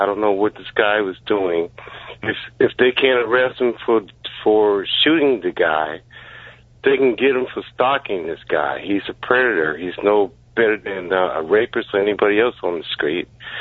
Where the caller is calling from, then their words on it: Seattle, Washington, United States; I'm calling from Washington State, Seattle.